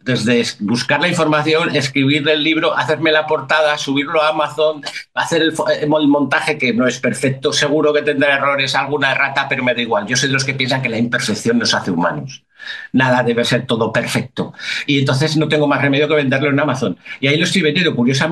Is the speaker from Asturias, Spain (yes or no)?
no; Borja, Aragon, Spain; va a salir Zaragoza, va a salir mi pueblo, Borja